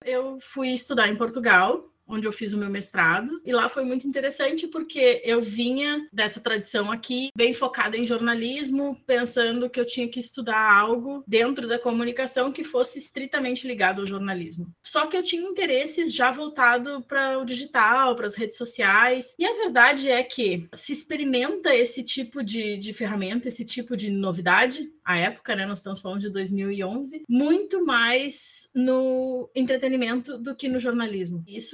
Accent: Porto Alegre, Rio Grande do Sul, Brazil; Eu sou nascida e criada em Porto Alegre, no Rio Grande do Sul.

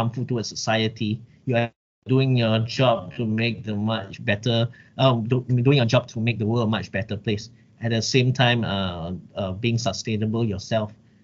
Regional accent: Penang, Malaysia; growing up in Penang, St. Xavier's, that gave me the privilege of being English speaking

